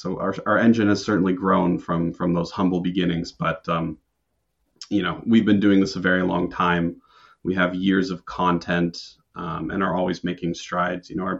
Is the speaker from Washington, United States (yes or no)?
yes; Bainbridge Island, Washington, United States; This started in my hometown, Bainbridge Island, out of a garage